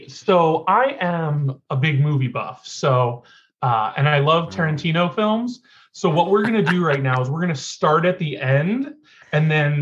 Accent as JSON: {"language": "English", "town": "West Palm Beach", "region": "Florida", "country": "United States", "tie": "born or raised there", "said": "Oh, wow. I grew up in West Palm."}